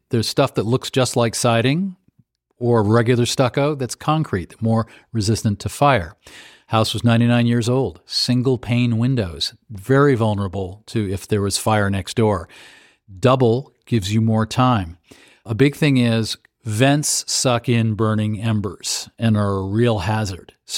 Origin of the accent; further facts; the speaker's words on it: Waterville, Maine, United States; Maine, my hometown of Waterville, had two outrageous floods last year.